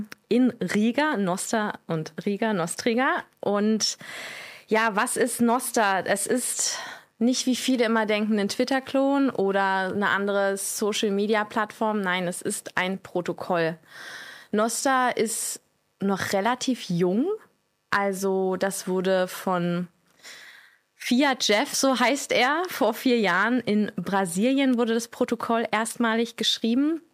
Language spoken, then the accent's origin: German; Berlin, Germany; born there; aber gebürtige Berlinerin.